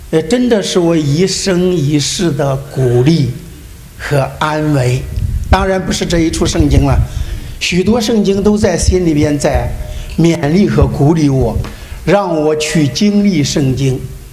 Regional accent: Henan, China; 我是河南人，就用河南的声调给我们大家唱一下这一节圣经

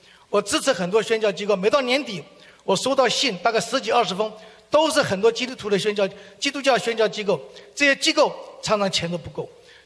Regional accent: Taiwan; moved away as an adult; now in United States; 那我自己来自一个来美国快40年了，70年就来美国，那家里环境很苦，从台湾来的。

